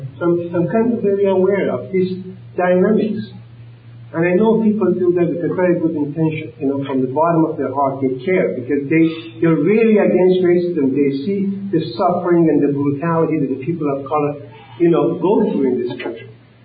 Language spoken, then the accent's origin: English; Iran; I'm from Iran, for example. You know, you can look in my community. We are very different people.